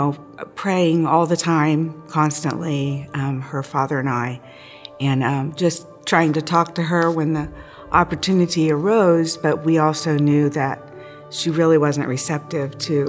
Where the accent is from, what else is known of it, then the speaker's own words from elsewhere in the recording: Troy, Ohio, United States; I'm from Troy, Ohio.